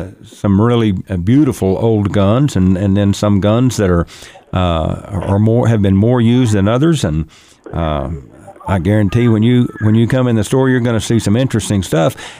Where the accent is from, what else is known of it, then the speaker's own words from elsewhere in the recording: Texas, United States; I grew up down in Texas and started watching all the old cowboy shows, and … was a hero of mine